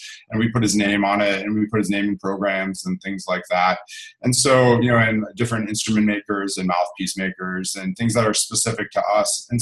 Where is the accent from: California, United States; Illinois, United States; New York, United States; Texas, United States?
Illinois, United States; Chicago; You know, I grew up here in Chicago